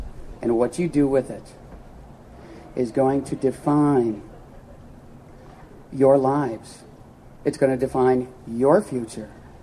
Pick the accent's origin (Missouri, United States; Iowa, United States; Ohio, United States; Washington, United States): Washington, United States; Seattle; I'm from the Seattle, Washington area.